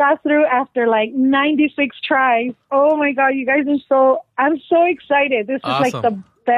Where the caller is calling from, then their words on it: Los Angeles, California, United States; Yeah, I'm calling from South Central.